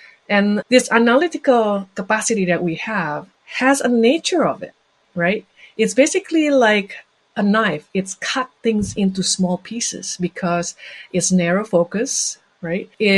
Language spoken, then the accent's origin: English; Indonesia; now in Canada; I came from Indonesia. This is like 25 years ago.